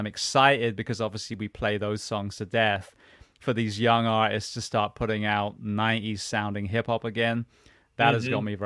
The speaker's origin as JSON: {"language": "English", "town": "Corsham", "region": "South West England", "country": "United Kingdom", "tie": "born or raised there", "accent": "West Country", "said": "Well, I was a farm boy in Corsham, the West Country of England. And it's funny you talk about intelligent. My native accent, my colloquial accent, is the one that Brits laugh at as being stupid farm people."}